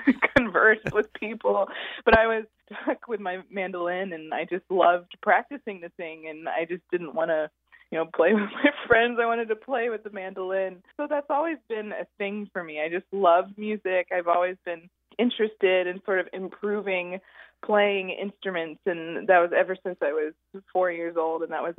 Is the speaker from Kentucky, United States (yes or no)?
yes; Richmond, Kentucky, United States; Bluegrass specifically, because I grew up in Richmond, Kentucky, as you were saying, far away from the right.